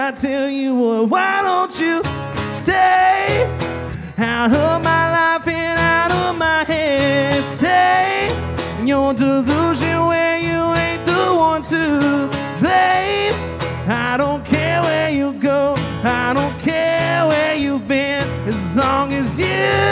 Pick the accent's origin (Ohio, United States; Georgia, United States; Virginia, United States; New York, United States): Georgia, United States; I'm from South Georgia.